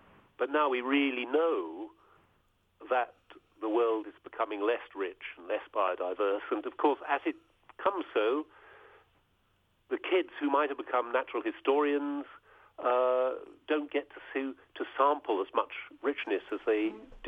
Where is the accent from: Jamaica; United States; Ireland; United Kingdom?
United Kingdom; London; And I had a very countryside, despite being a Londoner, we had a very countryside upbringing